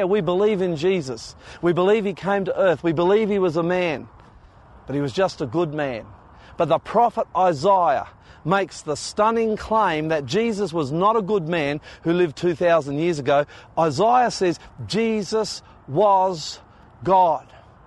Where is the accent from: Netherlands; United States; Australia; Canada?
Australia; I am Australian, and we do have this convict blood running through us, and we don't follow anybody easily